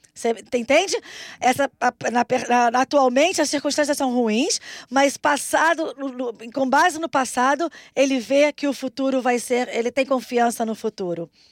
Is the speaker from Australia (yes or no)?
yes; Australia; Eu cresci na Austrália, então isso é a coisa mais comum a fazer.